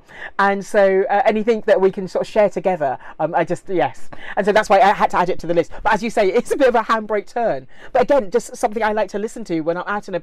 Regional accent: London, United Kingdom; As a kid growing up in London, to work in somewhere like that just blew my mind.

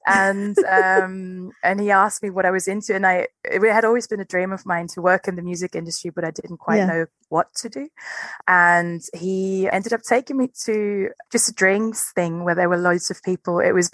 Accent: Germany; I'm from Germany. I am, I think 35 years old now. I'm currently back in Germany mainly because of the pandemic

